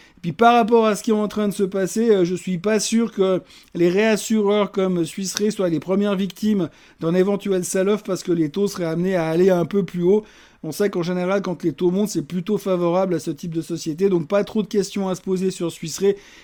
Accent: Switzerland; comme on dit chez nous en Suisse.

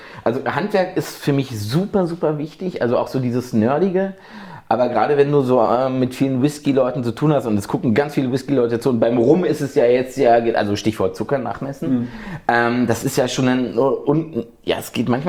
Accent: Brandenburg, Germany; born or raised there

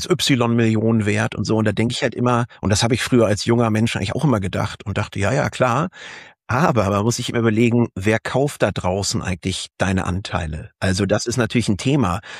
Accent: Schleswig-Holstein, Germany; Ich bin ursprünglich Holsteiner, komme aus der Nähe von Kiel.

